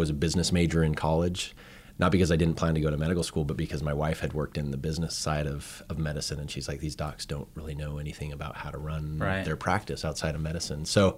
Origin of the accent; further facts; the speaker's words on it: Utah, United States; But I grew up near Salt Lake City, a suburb outside of there. I was the oldest of five kids